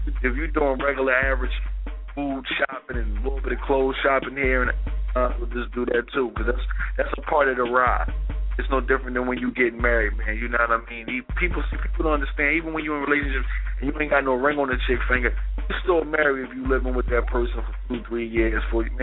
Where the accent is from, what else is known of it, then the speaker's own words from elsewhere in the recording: Philadelphia, Pennsylvania, United States; I'm from Philly. Like, we just don't get away with shit, man.